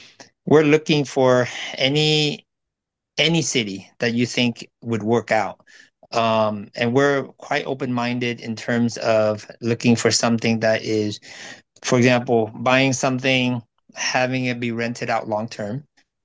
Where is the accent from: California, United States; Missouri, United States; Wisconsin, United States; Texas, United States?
California, United States; Irvine; Long time ago. Yeah, so we're from Orange County, which is a little bit more north of San Diego, a little bit more south of Los Angeles, closer to the beach. We're in Irvine, so we're not on the beach at all.